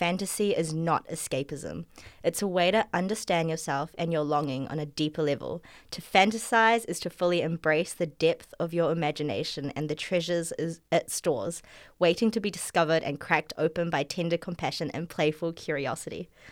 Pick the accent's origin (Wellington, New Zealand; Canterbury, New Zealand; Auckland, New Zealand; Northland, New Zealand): Auckland, New Zealand; I'm 25 years old, born and bred in Tamaki Makaurau. My mum is from Singapore, my dad's from Malaysia.